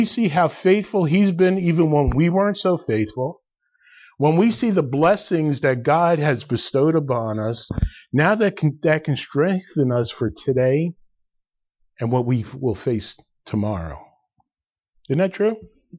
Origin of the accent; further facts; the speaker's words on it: New Jersey, United States; I grew up in Bergen County, and Bergen County had the blue laws, remember?